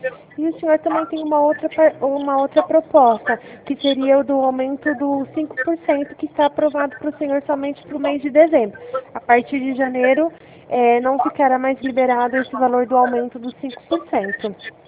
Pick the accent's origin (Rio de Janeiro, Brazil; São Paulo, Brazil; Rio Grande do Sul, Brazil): São Paulo, Brazil; Eu sou de São Paulo.